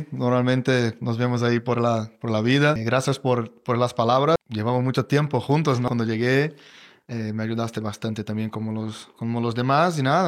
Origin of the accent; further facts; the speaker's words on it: Brazil; Spanish is a second language; moved away; Salí muy joven de Brasil y estaba viviendo con vosotros unas leyendas del fútbol.